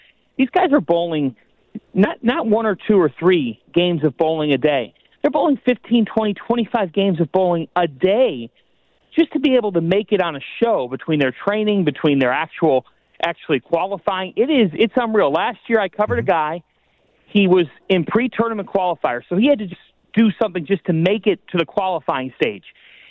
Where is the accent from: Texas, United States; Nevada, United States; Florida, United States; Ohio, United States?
Ohio, United States; And honestly, growing up in Northeast Ohio, I spent many a Friday night at Fairview Lanes or Bay Lanes.